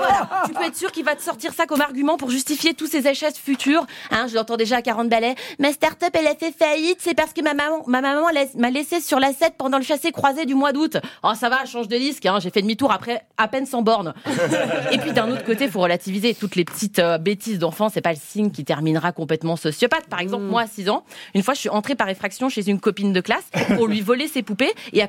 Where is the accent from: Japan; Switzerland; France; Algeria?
Switzerland; elle est belge, je suis suisse.